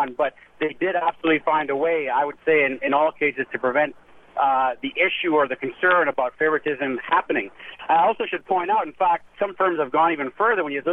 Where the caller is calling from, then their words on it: Canada; since I'm calling from Canada